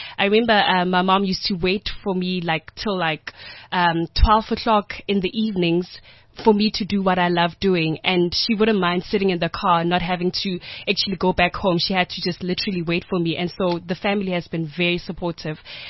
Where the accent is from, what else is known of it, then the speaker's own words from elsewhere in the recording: Soweto, Gauteng, South Africa; also born or lived in West Rand; when I grew up in Soweto, this is now prior to staying in the West Rand with my grandmother